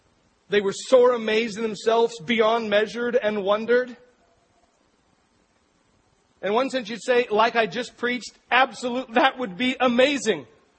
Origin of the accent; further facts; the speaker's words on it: Astoria, Oregon, United States; I grew up in Astoria, Oregon, and out on the jetty, it's an amazing thing to watch a storm.